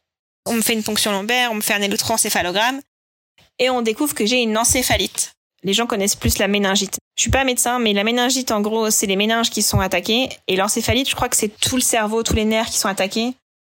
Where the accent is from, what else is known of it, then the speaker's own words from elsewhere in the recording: Normandy, France; il sait que je suis normande